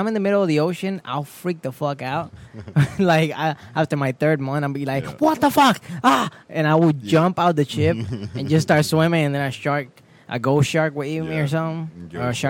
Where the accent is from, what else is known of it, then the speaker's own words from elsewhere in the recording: Florida, United States; Like, I come from Florida.